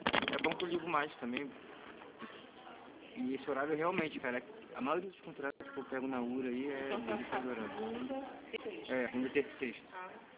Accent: Bangu, Rio de Janeiro, Brazil; Era de Bangu, né? Da minha terra.

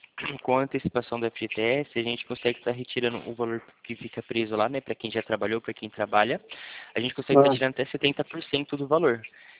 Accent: Campinas, São Paulo, Brazil; eu sou daqui da região de Campinas.

